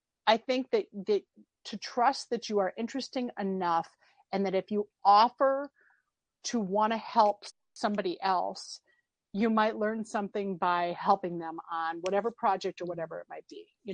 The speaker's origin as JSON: {"language": "English", "region": "Midwest", "country": "United States", "said": "And because I'm from the Midwest, I was wearing a jean dress that had these snap buttons all the way down."}